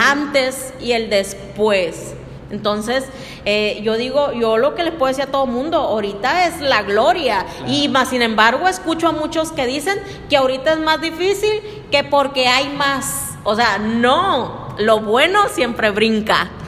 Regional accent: Badiraguato, Sinaloa, Mexico; also born or lived in Culiacán; de aquí soy. Pero yo me crié en la Sierra de Badiraguato.

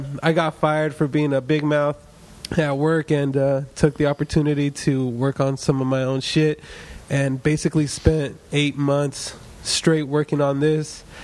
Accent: Long Beach, California, United States; Long Beach, California.

